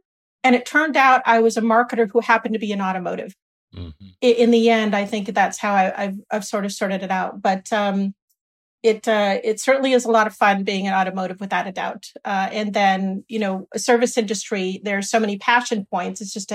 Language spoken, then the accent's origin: English; California, United States; moved away as an adult; for somebody growing up in Southern California, I don't think they believed me, frankly.